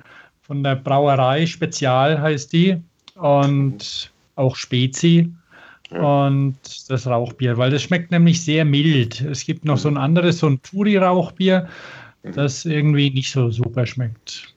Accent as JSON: {"language": "German", "region": "Bavaria", "country": "Germany", "tie": "born or raised there", "lives_now": "Stuttgart, Germany", "said": "jetzt hat bei uns in Stuttgart, was ja Bierdiaspora ist, für Franken, wo wir ja geboren und aufgewachsen sind"}